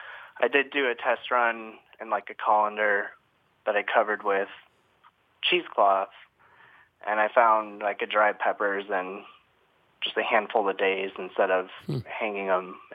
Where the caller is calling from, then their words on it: Phoenix, Arizona, United States; I'm calling from Phoenix.